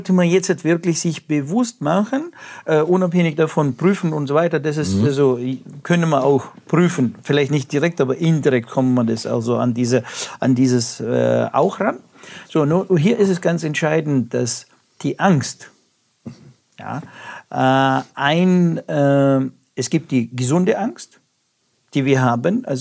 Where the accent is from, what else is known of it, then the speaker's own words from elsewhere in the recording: Russia; German is a second language; now in Germany; ich komme ja aus Russland